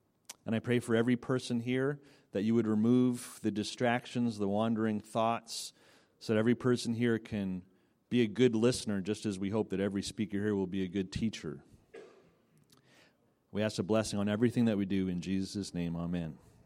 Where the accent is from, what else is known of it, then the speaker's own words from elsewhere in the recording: Montreal, Quebec, Canada; I'm from Montreal. Anyone ever been to Montreal before? Some people, yes. I'm from Montreal. We love to eat, too.